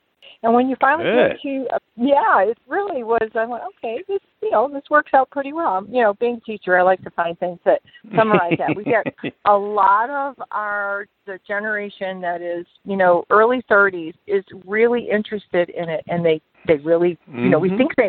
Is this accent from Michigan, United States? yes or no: yes; Detroit, Michigan, United States; I'm from Detroit, so we go 2005.